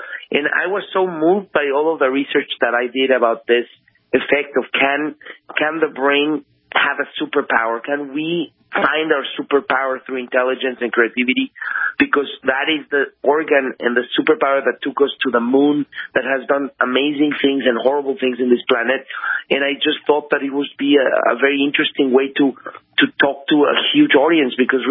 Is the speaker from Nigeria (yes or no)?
no; Mexico City, Mexico; also born or lived in England; No, I'm Mexican. Mexico City.